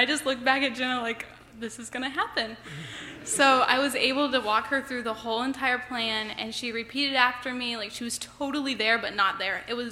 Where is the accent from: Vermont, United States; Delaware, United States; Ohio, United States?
Delaware, United States; Laurel; I'm a freshman, and I'm from Laurel, Delaware.